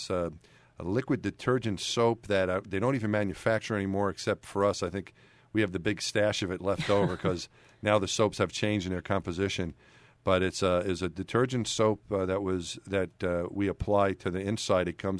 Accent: New York, United States; But, yeah, I'm from New York, and so my team growing up, as you said, was the Mets.

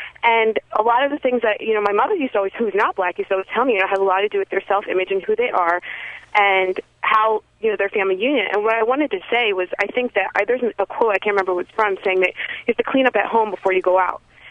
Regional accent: Cherry Hill, New Jersey, United States; I grew up in Cherry Hill, which is very, you know, not very many African-American or ethnic people that I grew up with going to high school.

